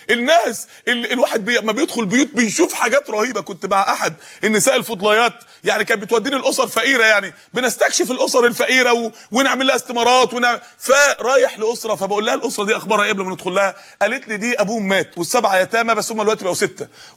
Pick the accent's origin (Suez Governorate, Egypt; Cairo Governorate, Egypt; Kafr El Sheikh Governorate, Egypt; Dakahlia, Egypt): Dakahlia, Egypt; Mansoura; عندنا في المنصورة جمعية جابوا قدرة فول طبخوها